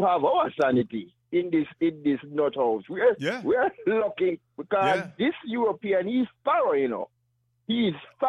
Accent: Jamaica; when I was growing up in Jamaica, you know, we have a English dialect we call Patois, right?

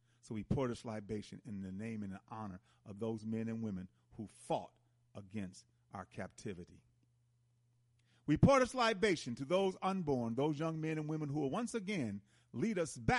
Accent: Milwaukee, Wisconsin, United States; now in Atlanta, United States; If, like for me, I'm in Atlanta, but I'm from Milwaukee. I still listen to WNOV and other programs in Milwaukee.

